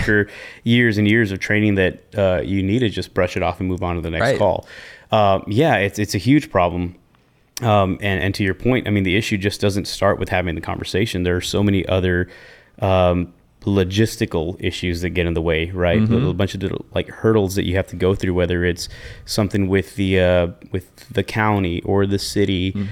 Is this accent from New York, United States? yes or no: no; New Mexico, United States; I'm from New Mexico originally.